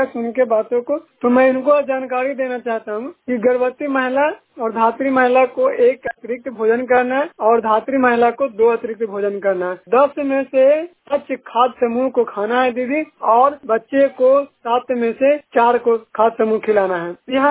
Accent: Bihar, India; और मैं थरथरी ब्लॉक से हूँ, जिला नालंदा।

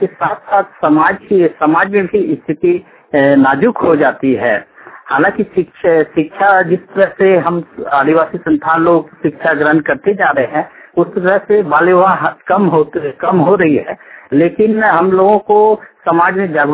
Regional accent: Dumka, Jharkhand, India; मैं दुमका कैंटवास से हूँ।

